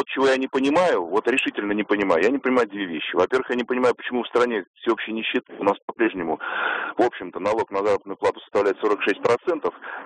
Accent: Moscow, Russia; я из Москвы.

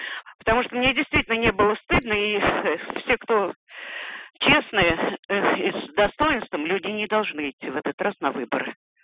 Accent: Moscow Oblast, Russia; Я из Подмосковья.

